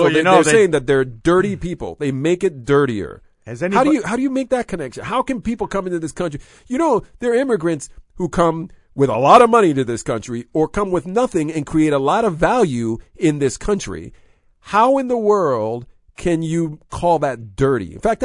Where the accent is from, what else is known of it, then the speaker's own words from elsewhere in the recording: United States; I'm a man of the people, and I'm as American as anybody else.